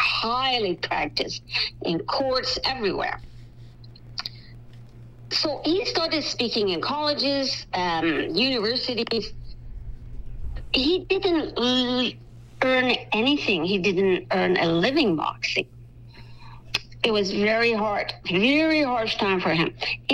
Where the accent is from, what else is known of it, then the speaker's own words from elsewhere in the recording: Iran; English is a second language; I myself, as a kid, I grew up in Iran.